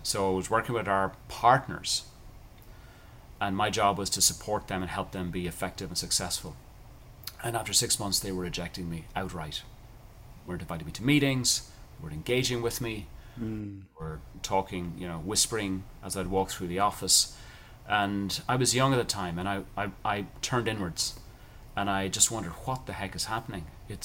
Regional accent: Ireland; and how I grew up in Ireland.

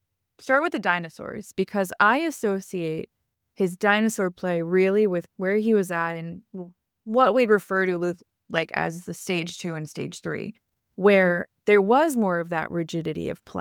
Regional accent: Long Island, New York, United States; I'm from Long Island. We say Mario and I get made fun of.

